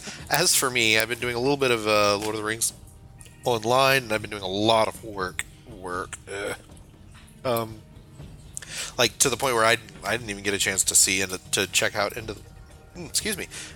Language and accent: English; United States; I guess it's because I'm American and we like to sensationalize everything, you know?